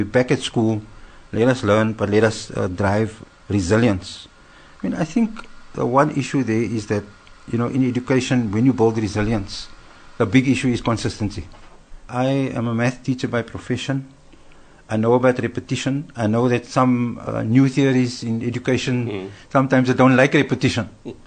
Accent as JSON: {"language": "English", "town": "Cape Town", "region": "Western Cape", "country": "South Africa", "tie": "born or raised there", "said": "I grew up in Cape Town, I'm a Cape Town boy, and so the climate's moderate"}